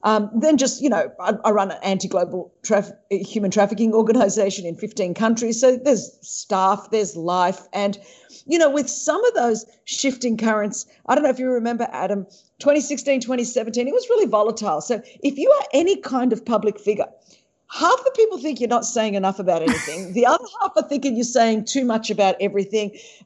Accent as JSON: {"language": "English", "country": "Australia", "accent": "Australian", "said": "I hope you understand my Aussie accent."}